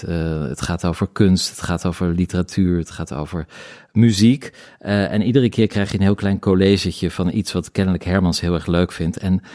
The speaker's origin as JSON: {"language": "Dutch", "town": "Middelburg", "region": "Zeeland", "country": "Netherlands", "said": "Nou, ik kom uit Middelburg. Middelburg en Vlissingen, dat ligt aan elkaar."}